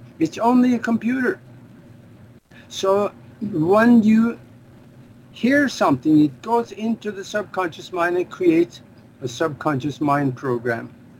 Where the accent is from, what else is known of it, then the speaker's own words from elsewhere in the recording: Norway; English is a second language; now in United States; I came over from Norway to the United States. And I had a little bit of a language problem.